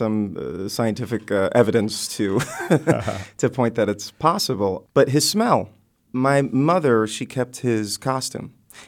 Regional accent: Los Angeles, California, United States; I grew up on the West Coast

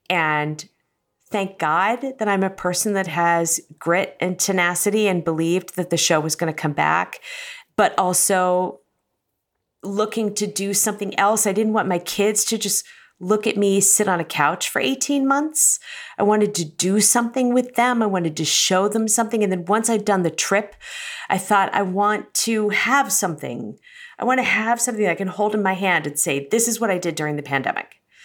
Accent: Cincinnati, Ohio, United States; And I grew up in Cincinnati and love Cincinnati.

